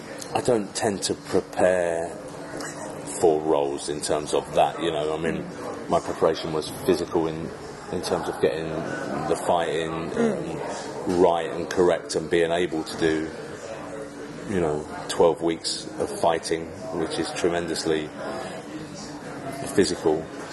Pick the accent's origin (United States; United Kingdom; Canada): United Kingdom; England; you know, we're English filmmakers, you know